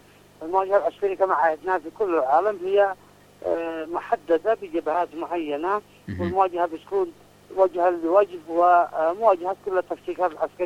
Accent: Yemen; مثلا عندنا في اليمن بيسموا المرتزقة الذين يقاتلون مع العدوان بيسموهم مقاومة

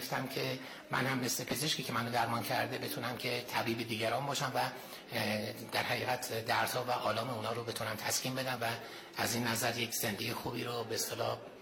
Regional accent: Tehran, Tehran Province, Iran; born there; من خودم متولد تهران هستم ولی پدر مادرم اهل روستای چیمه شهرستان نطنز هستم.

